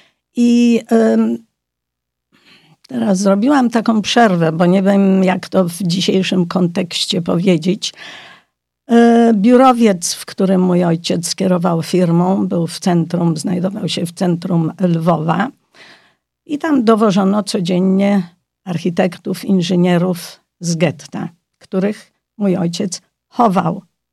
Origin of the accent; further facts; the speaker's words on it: Hungary; Dlatego ja się urodziłam na Węgrzech. Na Węgrzech chodziłam do szkoły podstawowej, stąd znam węgierski.